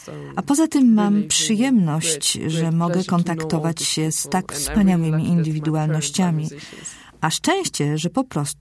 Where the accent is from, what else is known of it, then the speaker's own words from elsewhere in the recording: Turkey; urodziłam się i wychowałam w Turcji.